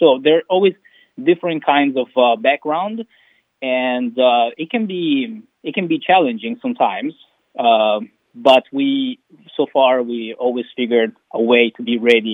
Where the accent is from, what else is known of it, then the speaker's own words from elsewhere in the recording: Italy; English is a second language; from Italy.